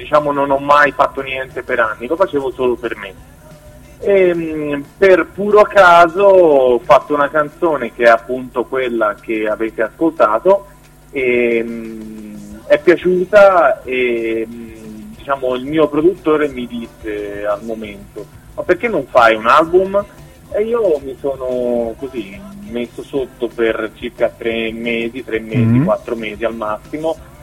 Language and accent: Italian; Florence, Tuscany, Italy; sono un cantautore, e vengo da Firenze e niente, ho cominciato a fare musica un po' per caso